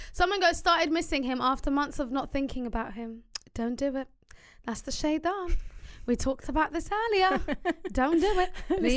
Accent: Somalia; I'm from Somalia.

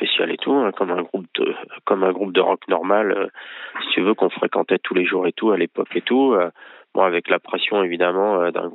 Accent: Angers, Pays de la Loire, France; parce que moi, je suis d'Angers, je suis toujours à Angers

